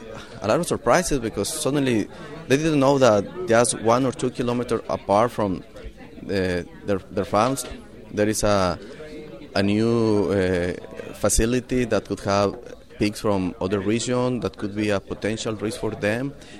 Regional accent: Mexico; English is a second language; Okay, I'm from Mexico, veterinarian from Mexico

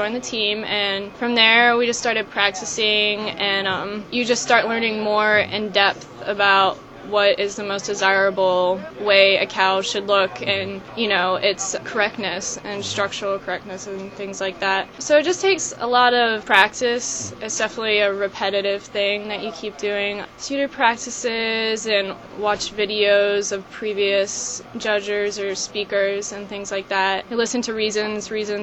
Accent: Marietta, Georgia, United States; I am from Marietta, Georgia. I am a third year at the University of Georgia.

